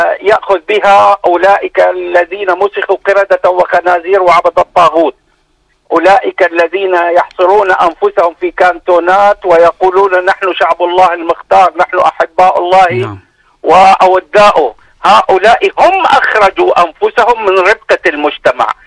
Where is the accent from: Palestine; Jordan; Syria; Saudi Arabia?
Syria; عندنا في سوريا عندما كنا وقبل أن يخرجنا هؤلاء من دورنا